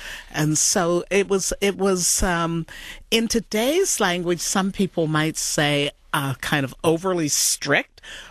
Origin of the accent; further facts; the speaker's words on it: Harrisburg, Pennsylvania, United States; As you indicated, I grew up in Harrisburg, Pennsylvania